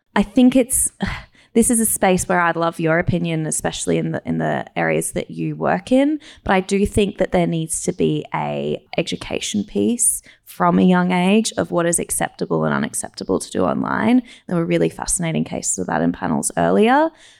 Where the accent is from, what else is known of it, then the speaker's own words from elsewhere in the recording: Canberra, Australian Capital Territory, Australia; born there; I was born in Canberra though, fun fact.